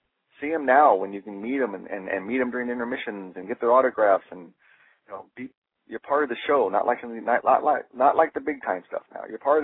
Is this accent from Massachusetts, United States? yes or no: no; Portland, Oregon, United States; No, I did not. I grew up in North Portland. I'm 53 now, and I started watching wrestling with my dad when I was like 8